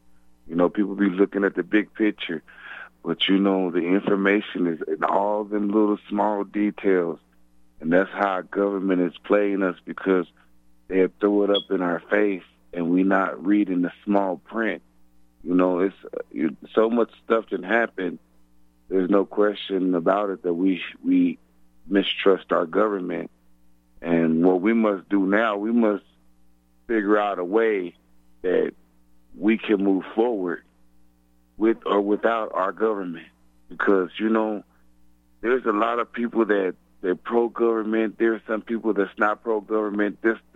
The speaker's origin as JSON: {"language": "English", "region": "New Mexico", "country": "United States", "said": "that's not true. I'm from New Mexico. That's not true."}